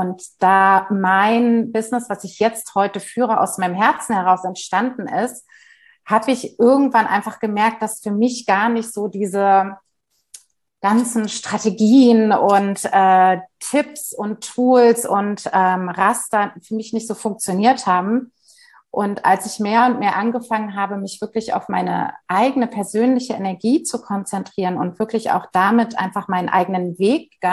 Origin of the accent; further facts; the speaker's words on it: Berlin, Germany; ich komme aus Berlin